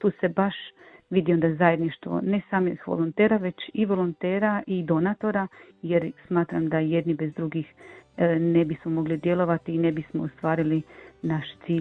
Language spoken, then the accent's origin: Croatian; Nova Gradiška, Brod-Posavina County, Croatia; Kako sam rodom iz Nove Gradiške i u to vrijeme tamo nije bilo volontera